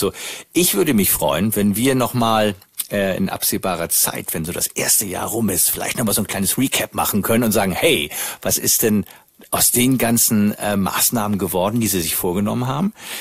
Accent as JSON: {"language": "German", "region": "Northern Germany", "country": "Germany", "said": "wir als Norddeutscher"}